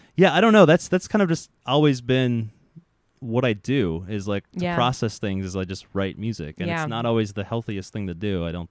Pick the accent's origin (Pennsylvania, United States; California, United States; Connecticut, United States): Connecticut, United States; Yeah, so none of these, I mean, I grew up in Connecticut, so everyone I knew.